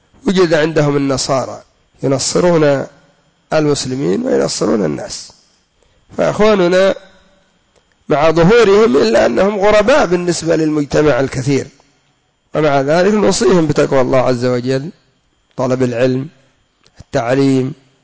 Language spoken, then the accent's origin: Arabic; Yemen; ربما عندنا في اليمن أكثر من 3000 إندونيسي يتعلمون الشرك والسحر والبدع